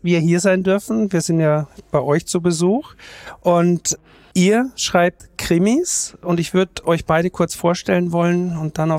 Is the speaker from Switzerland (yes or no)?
no; Austria; born there; Ich bin ja geborener Österreicher und habe natürlich viel mit Hamburg zu tun, aber ich dürfte ja nie behaupten, ich bin Hamburger.